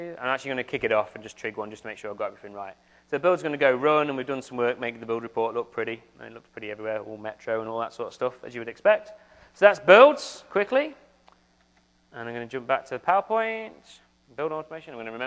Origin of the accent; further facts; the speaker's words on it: England, United Kingdom; accent: English; I say bug really funny in my English accent, sorry about that.